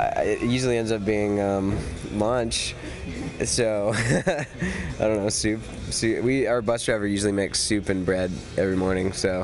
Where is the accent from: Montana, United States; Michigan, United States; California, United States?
Montana, United States; also born or lived in New York; I was born in New York, but then we moved to Montana like 3 weeks later.